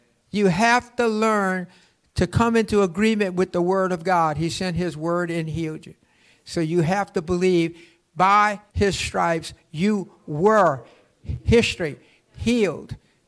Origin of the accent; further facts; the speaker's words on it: Algiers, Louisiana, United States; I'm from Algiers, Louisiana.